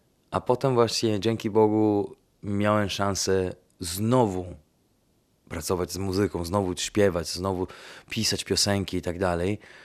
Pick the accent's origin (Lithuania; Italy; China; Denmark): Italy; Venice, Veneto; Polish is a second language; Skąd jesteś? Z Wenecji, z Włoch.